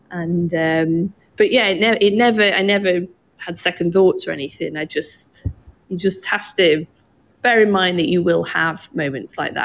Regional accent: Wales, United Kingdom; we grew up in North Wales

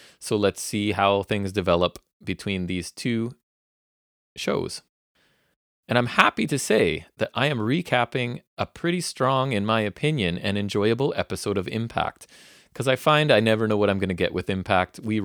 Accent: Canada; as a Canadian

